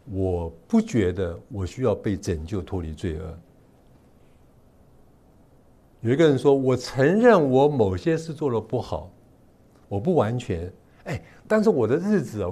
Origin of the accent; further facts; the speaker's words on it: China; moved away as an adult; now in United States; 我在中国是尖子班的，我好不容易到美国来读书，